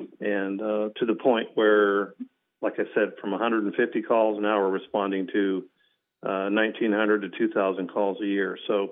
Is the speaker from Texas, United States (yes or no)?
no; California, United States; Basically, I was born and raised in Siskiyou County, lived here all my life